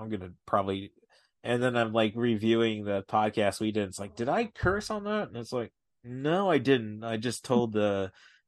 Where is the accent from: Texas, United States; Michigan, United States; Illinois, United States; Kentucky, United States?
Illinois, United States; Peoria; born there; I was born in Peoria, Illinois. What's that? It's a city.